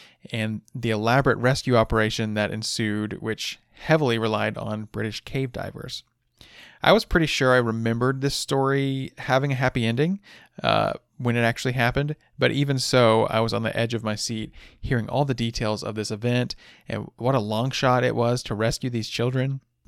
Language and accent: English; Arkansas, United States; There are a handful of film festivals around my home state of Arkansas